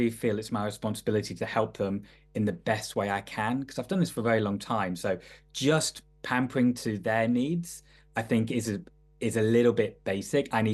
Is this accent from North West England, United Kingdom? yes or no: yes; Manchester, North West England, United Kingdom; mid to late 40s. I grew up in Manchester in the 90s or 80s and 90s.